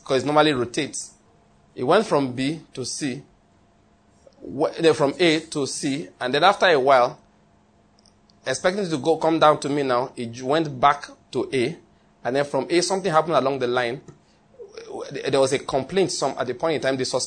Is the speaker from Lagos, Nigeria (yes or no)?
no; Ondo, Nigeria